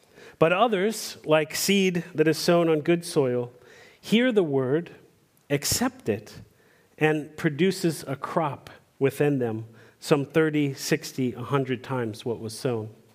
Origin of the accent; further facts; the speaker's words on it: Washington, District of Columbia, United States; Well, growing up in Washington, D.C., I was a part of a very lively youth group.